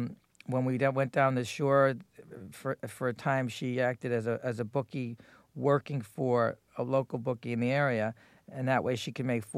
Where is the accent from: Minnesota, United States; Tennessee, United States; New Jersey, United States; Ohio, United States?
New Jersey, United States; he had even an idea that I was from New Jersey.